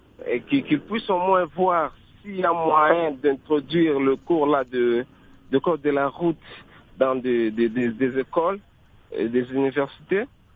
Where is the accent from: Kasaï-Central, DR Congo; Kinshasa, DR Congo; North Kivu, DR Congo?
North Kivu, DR Congo; Goma; Même si chez nous à Goma, il y a des accidents.